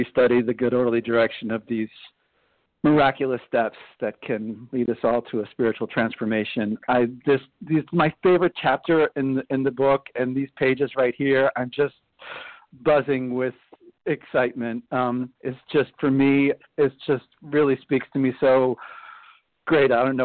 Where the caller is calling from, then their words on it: Paris, Île-de-France, France; I'm calling from Paris, France